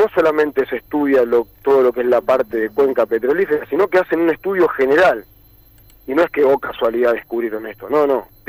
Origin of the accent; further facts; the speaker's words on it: Pujato, Santa Fe, Argentina; De Pujato, de la localidad.